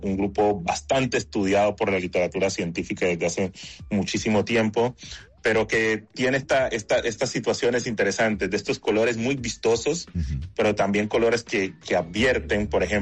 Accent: Chocó, Colombia; si a mí me hubieran preguntado en mi niñez en el Chocó que iba a tener esta gran oportunidad científica

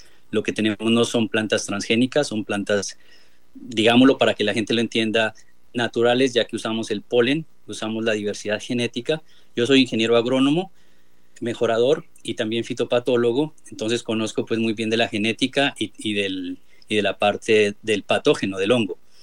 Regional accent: Pasto, Nariño, Colombia; moved away as an adult; now in Netherlands; Sí, pues yo soy colombiano, soy de Pasto. Vine hace 10 años a hacer un doctorado acá y me quedé trabajando. Hace 4 años empecé a liderar el grupo de mejoramiento de musáceas acá en Holanda.

